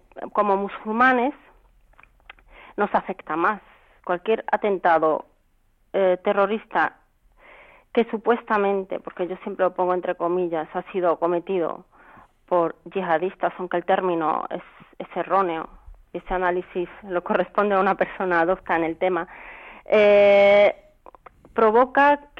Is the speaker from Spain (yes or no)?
yes; Spain; Las mujeres que vivimos en Occidente, somos españolas, europeas y musulmanas.